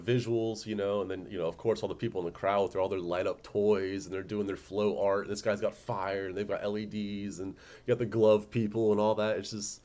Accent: Atlanta, Georgia, United States; also born or lived in Florida / Colorado; From South Florida, grew up in Colorado, raised in Atlanta.

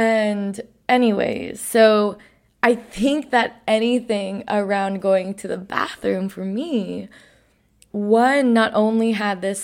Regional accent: New York, United States; I grew up around the World Trade Center post 9/11 where there was a lot of stress

